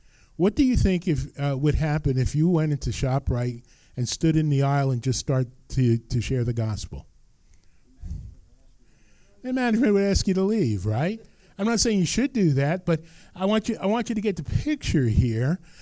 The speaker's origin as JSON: {"language": "English", "region": "New Jersey", "country": "United States", "tie": "born or raised there", "said": "I grew up in Bergen County."}